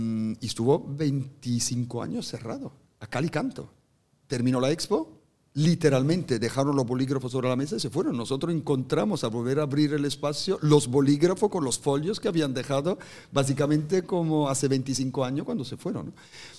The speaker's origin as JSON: {"language": "Spanish", "country": "Switzerland", "tie": "born or raised there", "first_language": "Swiss German", "second_language": "Spanish", "said": "he nacido y crecido en Suiza, mi idioma natal es el alemán, el suizo concretamente, y he nacido en las montañas, literalmente, y tan literal que yo iba esquiando al colegio por la mañana."}